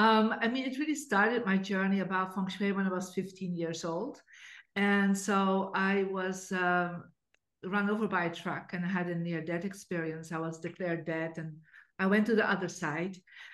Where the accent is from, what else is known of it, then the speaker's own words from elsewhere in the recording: Belgium; I'm from Belgium, Catholic family.